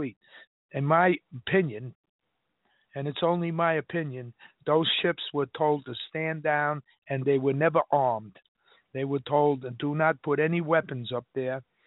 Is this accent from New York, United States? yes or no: yes; Harlem, New York, United States; And I grew up in Harlem in the 50s. And you want to know something? We had better relations between blacks and whites and Latinos in Harlem in the 50s than you have today.